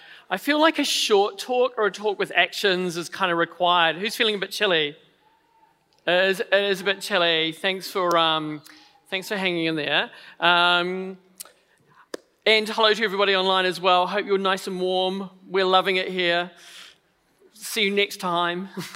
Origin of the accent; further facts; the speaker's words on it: Nelson, New Zealand; I grew up in Nelson, and which is, I think, the smallest city in New Zealand. It's a very small city with an incredibly small gene pool also.